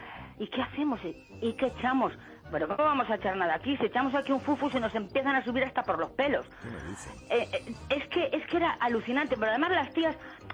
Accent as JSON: {"language": "Spanish", "town": "Valladolid", "region": "Castile and León", "country": "Spain", "said": "compramos un pisito en una de las, digamos, zonas buenas de aquí de Valladolid. Yo soy de Valladolid."}